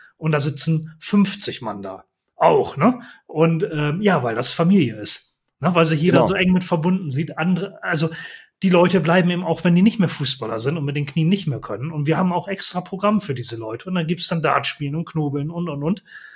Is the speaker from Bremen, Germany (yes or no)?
yes; Bremen, Germany; Ich komme ja nun auch aus der Bremer Ecke.